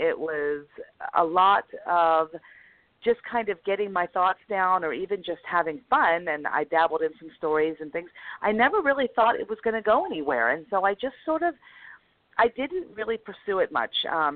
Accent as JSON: {"language": "English", "region": "Mid-Atlantic", "country": "United States", "tie": "born or raised there", "accent": "East Coast", "said": "Yeah, it is probably a bit of my accent because I was born outside of D.C. and stayed kind of in the Mid-Atlantic area. So there was a lot of influence from Pennsylvania, New Jersey, New York, and so you can definitely detect that East Coast accent in me"}